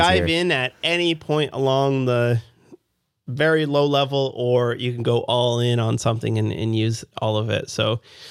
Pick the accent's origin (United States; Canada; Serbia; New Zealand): Canada; I'm a developer from Canada.